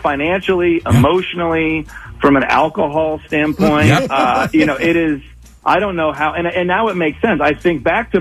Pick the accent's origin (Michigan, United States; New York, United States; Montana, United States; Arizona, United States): Michigan, United States; Ann Arbor; Yeah, I'm from Ann Arbor. I'm the youngest of four kids.